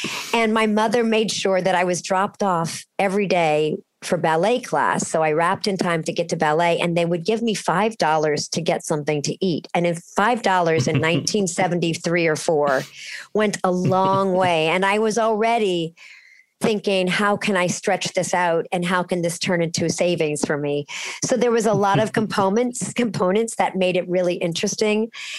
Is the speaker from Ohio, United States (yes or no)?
yes; Cincinnati, Ohio, United States; at the time when I was growing up in Cincinnati, the arts was so well funded by state, local, and federal governments.